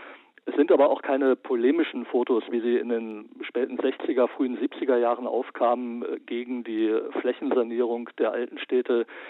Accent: West Germany, Germany; born there; Ich bin gebürtiger Westdeutscher und Jahrgang 1970

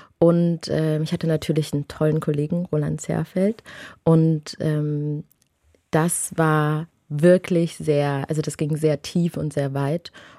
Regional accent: Thuringia, Germany; weil ich wieder in Thüringen, meiner Heimat, spielen durfte.

